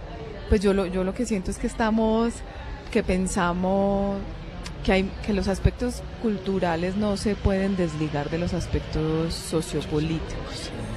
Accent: Medellín, Antioquia, Colombia; now in Bogotá, Colombia; De Medellín. Yo soy de Medellín.

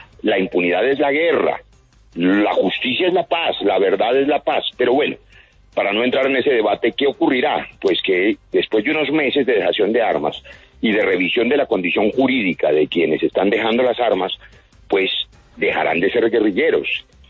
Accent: Colombia

